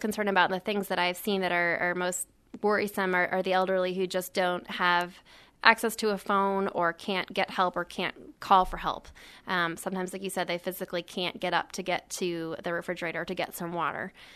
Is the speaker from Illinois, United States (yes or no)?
yes; Chicago, Illinois, United States; moved away; They are, and I'm from Chicago myself, and it did take a little bit of adjustment coming here in August